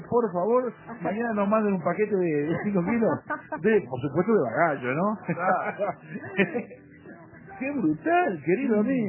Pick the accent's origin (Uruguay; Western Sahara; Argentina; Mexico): Uruguay; nosotros somos uruguayos